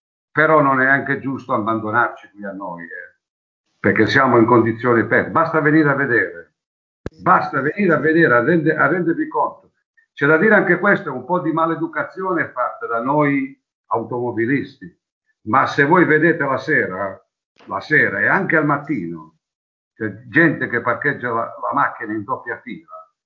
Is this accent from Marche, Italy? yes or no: no; Capua, Campania, Italy; sono di Capua. Abito in via Nicolai.